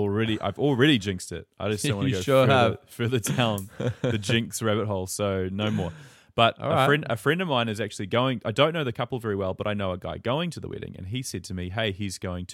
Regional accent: New Zealand; And I was like, "Well, not really. I'm from New Zealand."

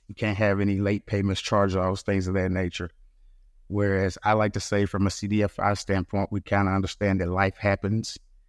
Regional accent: Hawaii, United States; born there; I was born in Hawaii, military brat.

